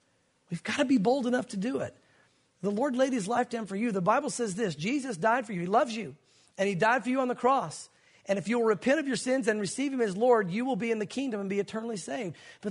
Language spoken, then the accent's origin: English; the South, United States; It's cultural, gang. We grew up in the South. This is America. We grew up going to church.